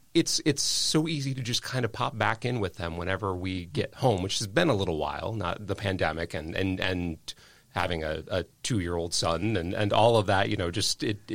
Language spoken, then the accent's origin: English; Peoria, Illinois, United States; also born or lived in Davenport, United States; So I was born in Davenport, Iowa. My dad was a lifelong engineer at Caterpillar. He moved us to Peoria, Illinois in 1987